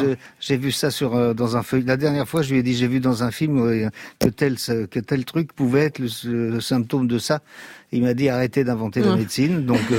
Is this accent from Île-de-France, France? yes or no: yes; Puteaux, Île-de-France, France; born there; Et comme je suis né à Puteaux, je ne peux pas cracher dans la soupe.